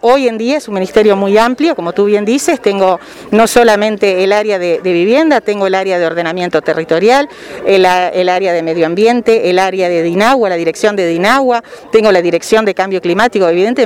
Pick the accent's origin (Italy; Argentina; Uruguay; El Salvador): Uruguay; Artigas; yo vengo del interior profundo, vengo de la República de Artigas, como digo normalmente